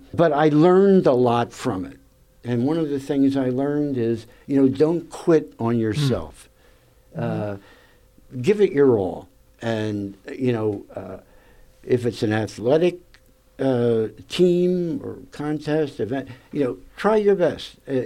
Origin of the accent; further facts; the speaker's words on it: Mount Ephraim, New Jersey, United States; also born or lived in Philadelphia, United States; I was born in Philadelphia, lived there for the first 8 years of my life, attended first and second grade in Philadelphia Public Schools, third through eighth in Mount Ephraim Public Schools, and then high school at Audubon High School in Audubon, New Jersey.